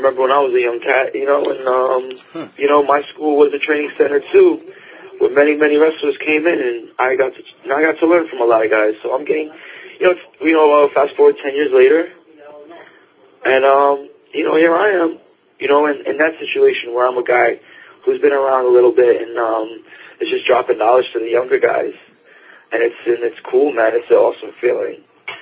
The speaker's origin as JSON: {"language": "English", "region": "New York", "country": "United States", "said": "and then I'm a New Yorker, so I'm happy to have a spot in New York to call home and train"}